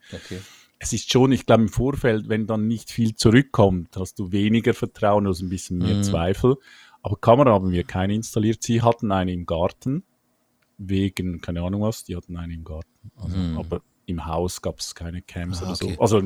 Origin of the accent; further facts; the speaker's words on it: Switzerland; Ich Schweiz.